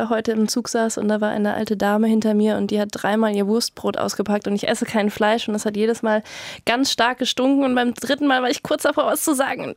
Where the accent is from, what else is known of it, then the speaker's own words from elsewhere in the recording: Munich, Bavaria, Germany; weil das ist mir ein bisschen als Münchnerin auch ein bisschen vertraut.